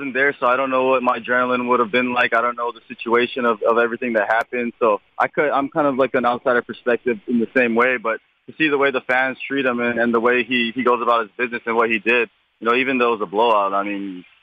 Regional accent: Hawaii, United States; I'm from Hawaii, so that's actually, it's often.

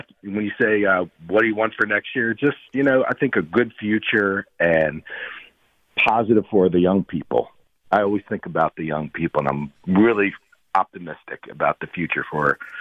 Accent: Philadelphia, Pennsylvania, United States; born there; Well, I lived in Philadelphia. I went to Drexel University. I was born in Philly.

